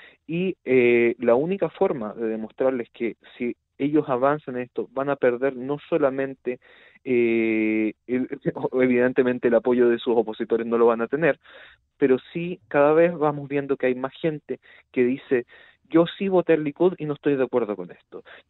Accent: Chile; por lo menos para los que venimos de Latinoamérica, especialmente para los chilenos que conocemos cómo ha sido la protesta en Chile

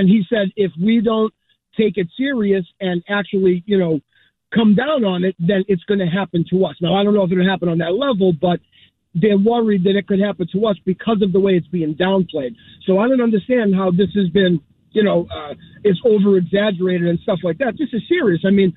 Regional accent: Boston, Massachusetts, United States; I'm actually calling because I'm originally from the North End, and I still have family that's over in Italy.

